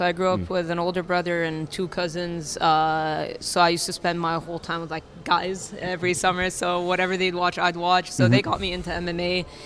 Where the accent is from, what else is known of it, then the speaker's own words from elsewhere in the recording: Egypt; I was never really eligible growing up in Egypt because I'm not Egyptian.